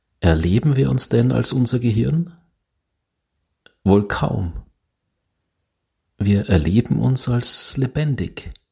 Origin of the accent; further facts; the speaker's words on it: Graz, Styria, Austria; in meiner Heimatstadt Graz in Österreich